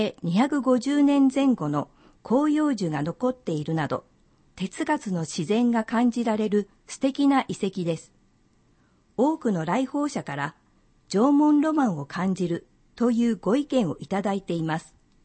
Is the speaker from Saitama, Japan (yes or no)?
no; Mukawa, Hokkaido, Japan; 私の故郷向川町でも近年特産のシシャモの不漁が続き、